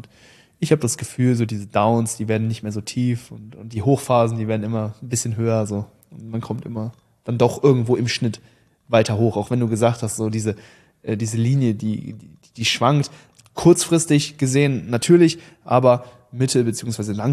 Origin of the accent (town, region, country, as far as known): North Rhine-Westphalia, Germany; born or raised there